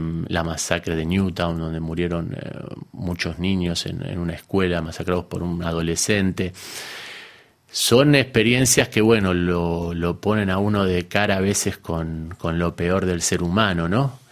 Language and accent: Spanish; Argentina; moved away as an adult; participado en algunas antologías poéticas allá en mi país, en Argentina, pero tenía desde unos años antes la idea de que cuando pudiese iba a partir